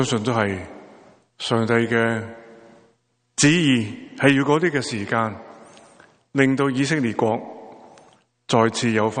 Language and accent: Chinese; Hong Kong; 一个这么老的人，都在世界经历过有几十年，由我成长在香港比较懂得懂事，十岁十零岁开始